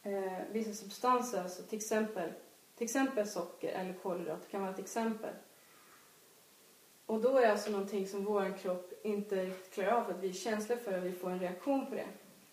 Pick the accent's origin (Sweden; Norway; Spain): Sweden; Stockholm, Stockholm County; Jag är från Stockholm och har hittat min hemmagrupp och min abstinens där.